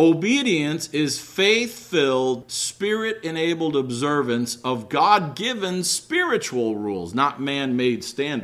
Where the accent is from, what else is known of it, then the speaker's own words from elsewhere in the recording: Chicago, Illinois, United States; And of course, you all have to remember I'm from Chicago. We talk like this.